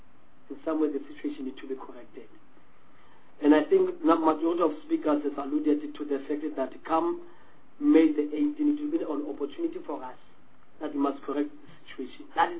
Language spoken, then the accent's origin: English; North West, South Africa; I'm from the Northwest.